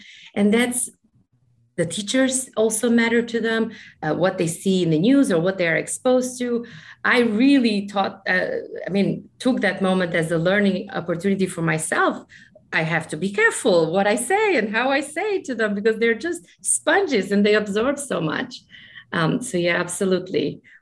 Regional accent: Albania; English is a second language; moved away as an adult; now in United States; I spoke 2 or 3 languages at the time I graduated law school, but I didn't speak English because our system was Franco-Italian in Albania. So I always thought I was going to get my master's in France or Switzerland. So I came to the United States with a green card lottery.

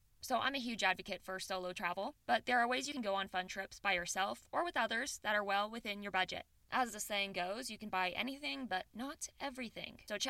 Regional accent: Midwest, United States; I'm from the Midwest, where an 11-hour drive across the states is nothing

